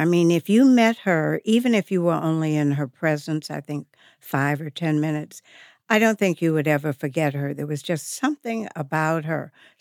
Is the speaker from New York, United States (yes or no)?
no; Massachusetts, United States; born there; also born or lived in Topeka / Cheyenne; now in Washington, D.C., United States; I was born in Massachusetts. Then I lived in Topeka, Kansas, and then Cheyenne, Wyoming. And then we moved to Washington.